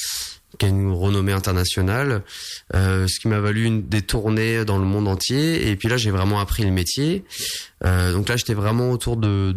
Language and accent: French; Challans, Pays de la Loire, France; born there; je suis né à Challans en 1991.